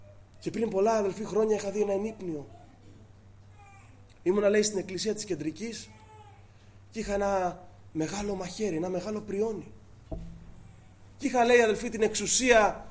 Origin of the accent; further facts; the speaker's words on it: Mytilene, North Aegean, Greece; Θυμάμαι όταν ήμουν μικρός εδώ στη Μυτιλίνη, κάθε βράδυ ρώταγα τον πατέρα μου